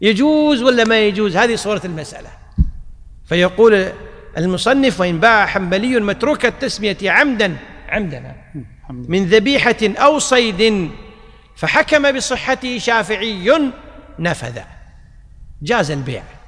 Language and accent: Arabic; Egypt; فتزوج بما يسمى عندنا في مصر يسمونه العقد العرفي